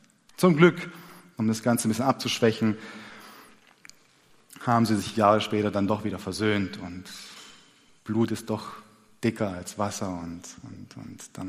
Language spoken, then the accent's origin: German; Stuttgart, Baden-Württemberg, Germany; Nur weil ich aus Stuttgart komme, bin ich auch kein gebürtiger Schwabe. Dem einen oder dem anderen von euch ist es aufgefallen. Anhand meines Nachnamens sollte das klar sein. Meine Eltern kommen aus dem ehemaligen Jugoslawien, heute Serbien, so in der Nähe von Novi Sad.